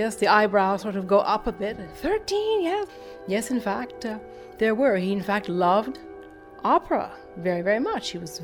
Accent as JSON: {"language": "English", "region": "Ontario", "country": "Canada", "said": "I'm from Canada, from Southern Ontario, not far from Toronto."}